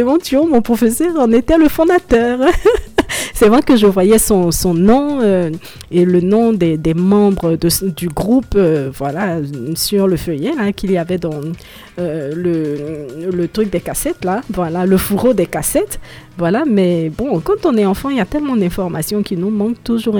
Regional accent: Cocody, Abidjan, Côte d’Ivoire; là où j'ai grandi, à Cocody, à Angré, il y avait tout pour se perdre.

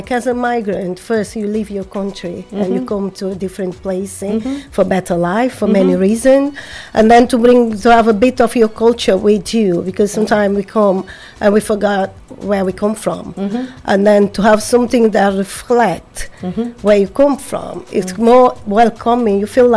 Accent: Cape Verde; English is a second language; now in Salford, United Kingdom; because I come from Portuguese country, which Cape Verde, and I've been living in Salford for the last 21, 22 years.

